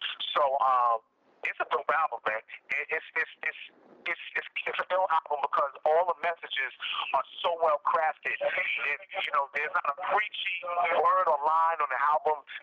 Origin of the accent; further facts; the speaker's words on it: Brooklyn, New York, United States; And we're from Bed-Stuy … from our hood in Brooklyn.